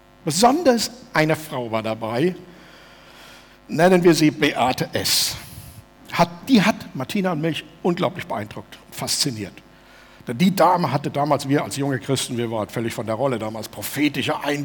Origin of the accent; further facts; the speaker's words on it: Steinheim, Germany; in meiner Jugend in Steinheim, hinten wo in der Nähe vom Erbe-Möbelcenter, da gab es mal so einen Apfelbaum